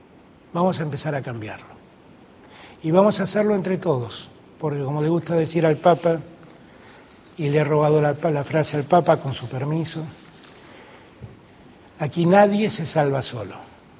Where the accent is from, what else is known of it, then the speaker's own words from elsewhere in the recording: Buenos Aires, Argentina; soy un porteño muy orgulloso de mi ciudad, ¿eh? Amo la ciudad de Buenos Aires, la amo, aquí nací, la quiero, la disfruto.